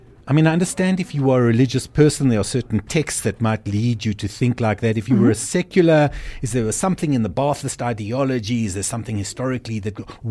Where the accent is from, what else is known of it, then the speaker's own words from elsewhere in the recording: South Africa; Being a South African, I think we were brought up to have certain stereotypes about certain people in our minds.